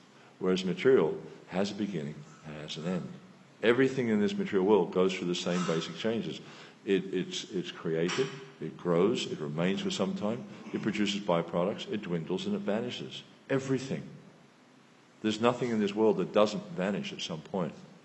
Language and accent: English; Melbourne, Victoria, Australia; also born or lived in Malaysia; I was brought up in Melbourne, but my family went travelling, and we went to lived in Malaysia, and then when we came back from Malaysia, we lived all over the place.